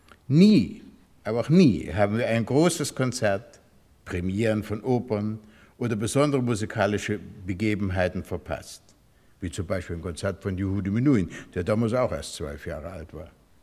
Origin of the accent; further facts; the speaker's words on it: Dresden, Saxony, Germany; born there; Ich wurde 1923 in Dresden geboren. Dresden, eine Stadt mit höchstem kulturellem Niveau, bot fast ungeahnte Entfaltungsmöglichkeiten für einen jungen, sehr jungen Musiker, dem damaligen Wunderkind.